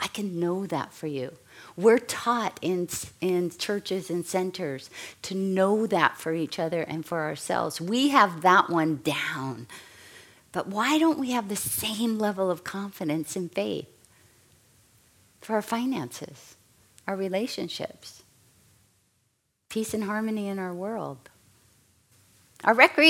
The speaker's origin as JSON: {"language": "English", "region": "Hawaii", "country": "United States", "said": "I said, well, you heard in the introduction I'm from Hawaii, and I'm fair."}